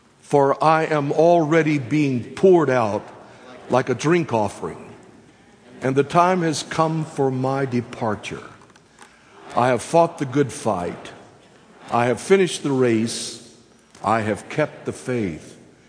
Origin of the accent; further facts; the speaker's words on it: Texas, United States; Now, I must tell you, I have no regrets about being born and raised in Texas.